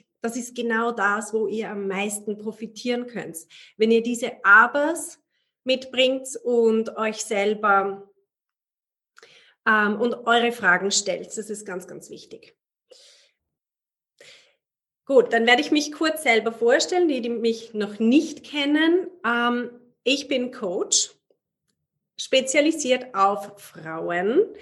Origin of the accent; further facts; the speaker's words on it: Austria; Ich als Österreicherin